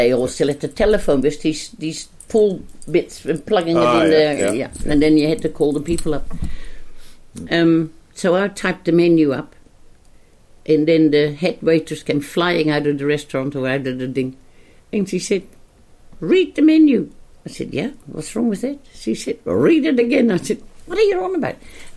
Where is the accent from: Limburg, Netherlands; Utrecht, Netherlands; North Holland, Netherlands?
Limburg, Netherlands; Maastricht; now in Palmerston North, New Zealand; I became, when we came from Maastricht to Palmerston, I became a bit more involved here with a few Dutchies.